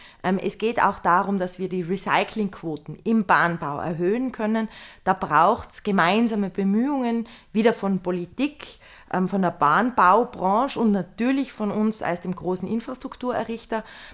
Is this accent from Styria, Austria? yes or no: no; Tyrol, Austria; mein Heimatbundesland Tirol